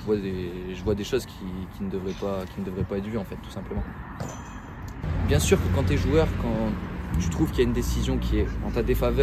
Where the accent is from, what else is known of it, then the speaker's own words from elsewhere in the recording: North, France; now in Provence, France; à la base, je suis pas d'ici. Je suis pas de la Provence, je viens du Nord.